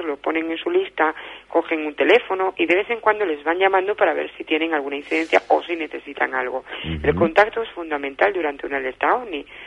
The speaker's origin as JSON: {"language": "Spanish", "region": "Region of Murcia", "country": "Spain", "said": "Este de la murciana soy yo."}